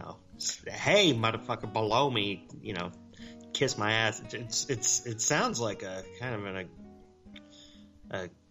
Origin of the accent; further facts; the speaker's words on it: Sevierville, Tennessee, United States; I grew up on Payne Street in Sevierville.